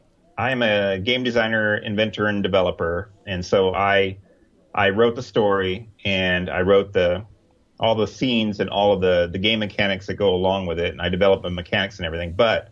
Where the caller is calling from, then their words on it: Addison, Texas, United States; I am from Dallas, Texas right now. Correctly, I'm from Addison, Texas right now, so where the Plaid Hat headquarters are.